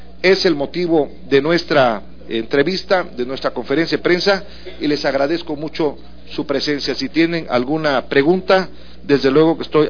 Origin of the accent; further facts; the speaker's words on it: Veracruz, Mexico; Lamentablemente el caso de Veracruz, mi tierra, la que represento en el Senado, no está en esta lista.